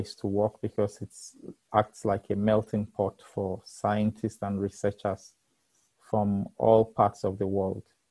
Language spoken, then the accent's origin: English; Nigeria; were from the Obafemi Awolowo University in Ileife, Nigeria. So as you probably may have guessed, I'm also a Nigerian. Okay. I moved to the ICTP quite a while ago